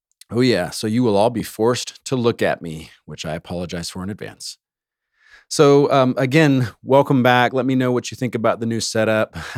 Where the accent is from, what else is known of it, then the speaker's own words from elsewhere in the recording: Savannah, Georgia, United States; And I'm from the South. And yes, I am from Savannah, Georgia, some of you make fun of me for.